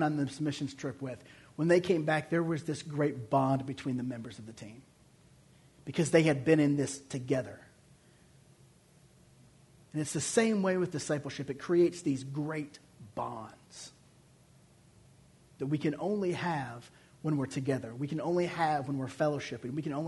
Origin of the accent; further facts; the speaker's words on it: Detroit, Michigan, United States; The church I grew up in just outside of Detroit, Michigan, was a great church.